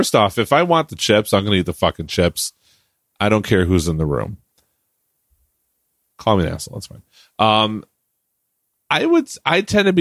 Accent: United States; I'm American.

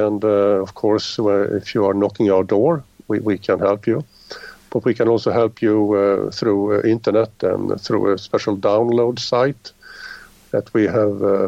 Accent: South Sweden, Sweden; English is a second language; I started a small UFO society in my hometown in the south of Sweden.

